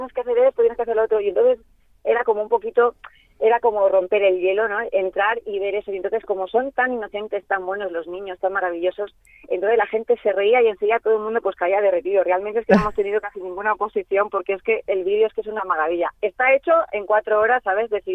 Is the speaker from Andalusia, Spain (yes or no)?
no; Valencia, Valencian Community, Spain; now in Águilas, Spain; Yo, por ejemplo, que soy de Valencia, cuando he ido a Valencia, estos gestos que tú has dicho, yo los he visto.